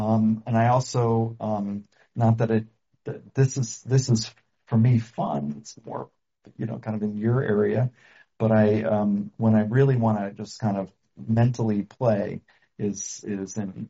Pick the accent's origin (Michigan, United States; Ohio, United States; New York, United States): New York, United States; certainly I grew up outside of the New York area, so cynicism's not a bad thing.